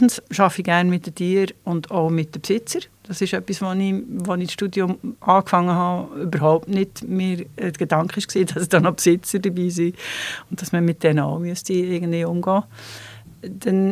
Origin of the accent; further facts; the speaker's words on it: Evilar, Bern, Switzerland; Ich bin aufgewachsen oberhalb von Biel in Evilar und das hat mich mal geprägt von Zweisprachigkeit her, obwohl ich Französisch hatte, also meine Eltern waren Deutschschweizer. Aber ich hatte natürlich das Französisch von Kindesbeinen an im Ohr.